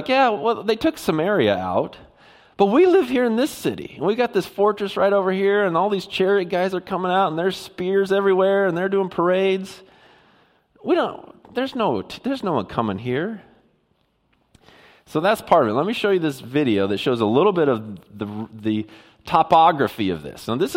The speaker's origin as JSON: {"language": "English", "town": "Puyallup", "region": "Washington", "country": "United States", "tie": "born or raised there", "said": "I grew up in Puyallup, and one of the things, anytime I wanted to go to Tacoma, we would go down a highway called 512."}